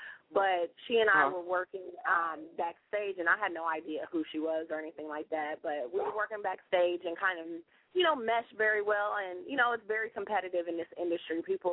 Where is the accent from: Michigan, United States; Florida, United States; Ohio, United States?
Ohio, United States; I'm from Ohio.